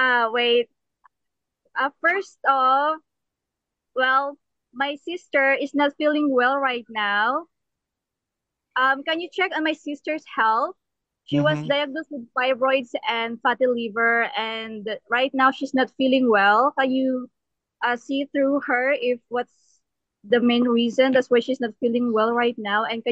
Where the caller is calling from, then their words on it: Philippines; I'm from the Philippines right now.